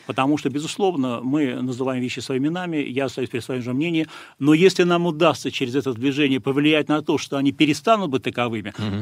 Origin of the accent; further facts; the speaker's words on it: Saint Petersburg, Russia; now in Moscow, Russia; 2001 года я живу и работаю в Москве, но я горд тем, что я был, есть и буду петербуржцем. Для меня Петербург — это моя родина, это мой родной город. Я не считаю себя, не буду никогда считать москвичом